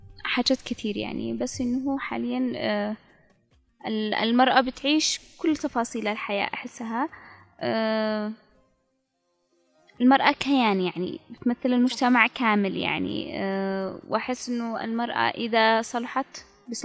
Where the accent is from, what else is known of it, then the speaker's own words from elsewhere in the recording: Yemen; احس انه هذا الشيء جالس عندنا في اليمن